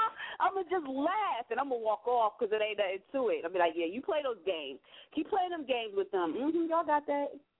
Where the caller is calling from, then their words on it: Philadelphia, Pennsylvania, United States; Me, I'm calling from Philadelphia.